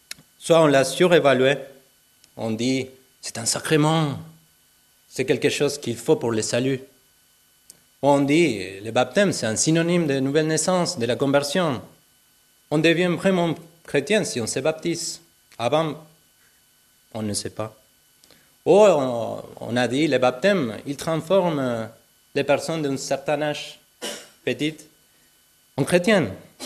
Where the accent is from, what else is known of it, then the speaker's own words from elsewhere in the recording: Argentina; Je ne viens pas de Venezuela, je viens de l'Argentine